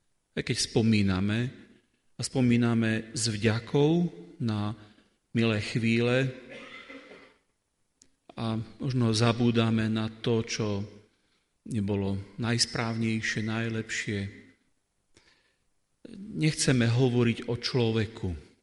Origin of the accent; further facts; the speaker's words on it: Bratislava, Bratislava Region, Slovakia; ja si pamätám ešte z detstva alebo z mladosti, keď sa vyrastal som v Bratislave